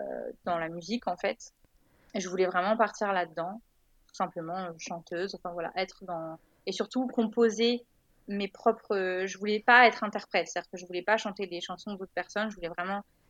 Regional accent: Le Havre, Normandy, France; Donc moi, je viens du Havre, donc j'étais à la faculté du Havre.

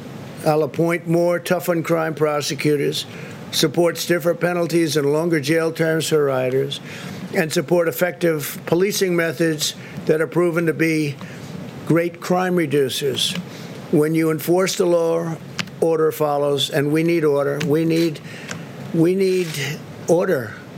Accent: New York, United States; moved away; I love New York. I come from New York. And when I see, 4 years ago I left

